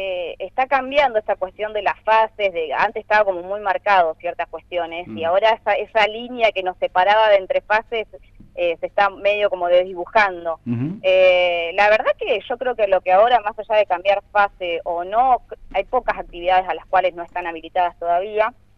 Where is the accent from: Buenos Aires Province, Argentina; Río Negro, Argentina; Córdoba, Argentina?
Buenos Aires Province, Argentina; Villalonga; yo no vivo en Villalonga, soy de Villalonga, pero en este momento no estoy viviendo allá. Pero te puedo contar porque tengo a toda mi familia en el pueblo.